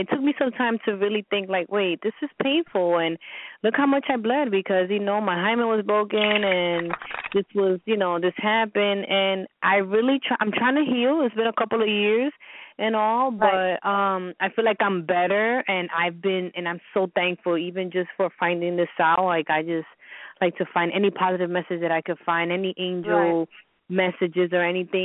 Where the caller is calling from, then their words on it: New York, United States; I'm calling from New York.